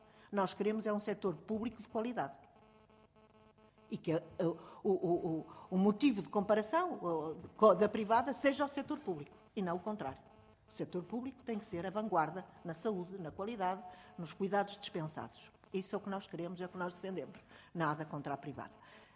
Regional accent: Alijó, Vila Real, Portugal; Eu sou transmontana, do distrito de Vila Real, Conselho de Aljó.

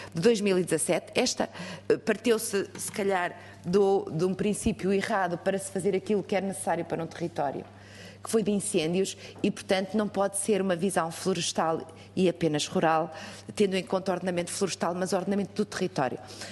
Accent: Norte, Portugal; eu sou do Norte e de uma zona onde há uma relação umbilical com a propriedade

